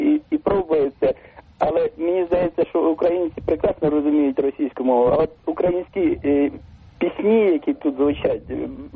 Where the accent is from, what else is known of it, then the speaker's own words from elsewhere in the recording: Ternopil, Ternopil Oblast, Ukraine; moved away; also born or lived in Moscow, Russia; я так само родом з Тернополя, хоча я 18 років прожив в Москві, дружина росіянка, діти росіяни, але рідна мова російська, українська.